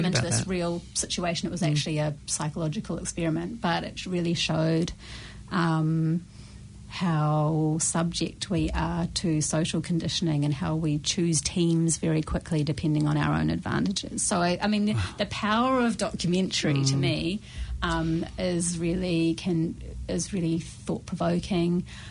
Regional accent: Rotorua, Bay of Plenty, New Zealand; I grew up in Rotorua.

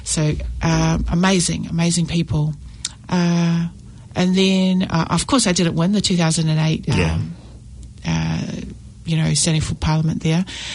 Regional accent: Mangere, Auckland, New Zealand; I grew up in Mangere. So growing up in Mangere in the 80s

